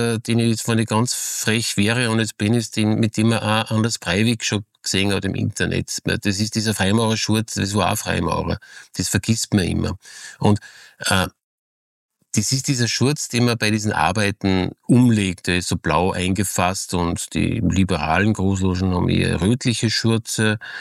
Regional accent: Salzburg, Austria; ich bin ein Salzburger Lokalredakteur, der über Essen schreibt

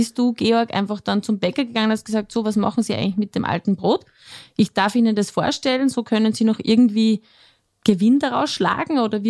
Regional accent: Linz, Upper Austria, Austria; ich komme aus Linz, also aus dem Ursprungscity

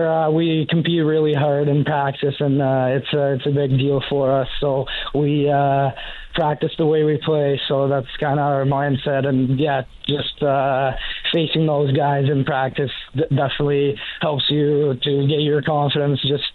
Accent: St. Petersburg, Saint Petersburg, Russia; he's played in my hometown, St. Petersburg, so I used to watch him as a kid

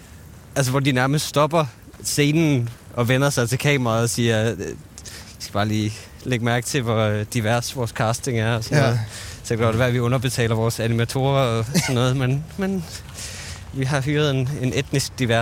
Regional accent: North Denmark Region, Denmark; Jeg voksede op i Nordjylland, i en meget, meget lille by. Eller uden for en meget, meget lille by.

